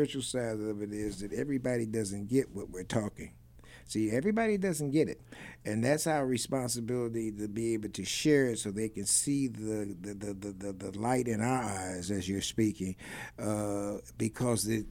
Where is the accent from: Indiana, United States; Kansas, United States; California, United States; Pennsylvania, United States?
Kansas, United States; Kansas City; You know, I grew up in the Argentine part of Kansas City, Kansas, and it has an outdoor section. I grew up in the woods.